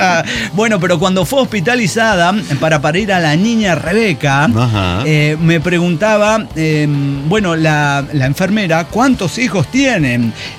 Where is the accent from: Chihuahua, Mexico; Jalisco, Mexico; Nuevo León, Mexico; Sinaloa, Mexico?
Sinaloa, Mexico; Culiacán; ya me conocen … el que sembró un manglar